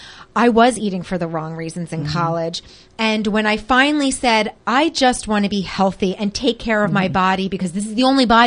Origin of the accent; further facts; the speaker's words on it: Pennsylvania, United States; I grew up in the Philadelphia suburbs, which was very urban. And now I'm out here in this rural area.